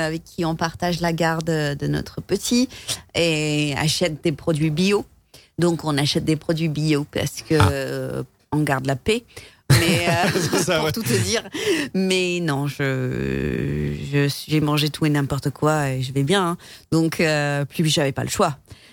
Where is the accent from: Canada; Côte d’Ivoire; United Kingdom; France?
United Kingdom; England; Moi je suis anglaise